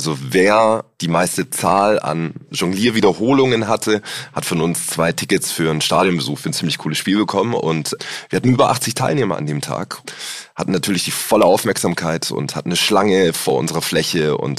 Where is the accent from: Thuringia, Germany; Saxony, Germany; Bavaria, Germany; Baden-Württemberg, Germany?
Baden-Württemberg, Germany; Stuttgart; ich komme aus Stuttgart